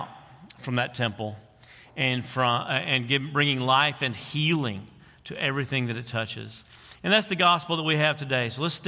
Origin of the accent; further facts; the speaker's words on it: Tulsa, Oklahoma, United States; also born or lived in Mississippi; I am from Tulsa, Oklahoma, most recently, but I spent 14 very formative years of my life here in Mississippi.